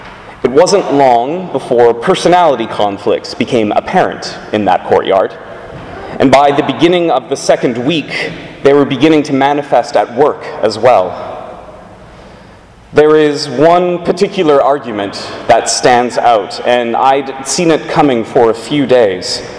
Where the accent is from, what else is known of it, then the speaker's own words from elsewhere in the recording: Toronto, Ontario, Canada; even folks from my hometown, from the University of Toronto